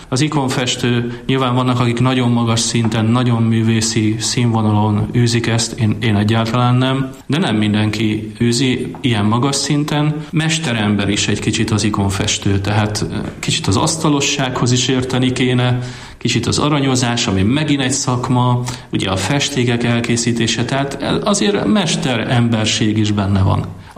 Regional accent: Hungary; Tehát én magyar vagyok, magyar embereknek készítem

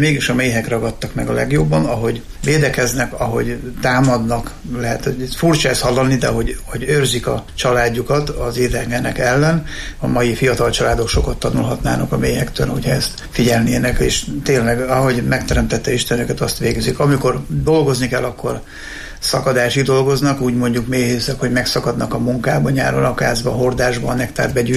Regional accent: Ősagárd, Nógrád, Hungary; Kisgyerek koromban nekem, mivel Ősegárdon egy kis faluban, délnográdi kis falu, Szívenem evangélikus faluban nőttem fel, ott közel a természethez éltek az emberek

